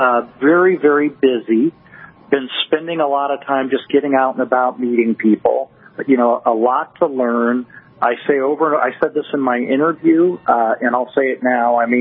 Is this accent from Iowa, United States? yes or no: yes; Iowa, United States; also born or lived in Kansas; now in North Dakota, United States; I grew up in Iowa, went to Iowa State, went on to graduate school at the University of Kansas, and was there for 20-plus years. And so I'm kind of a Midwest guy and, loving life down in Kansas.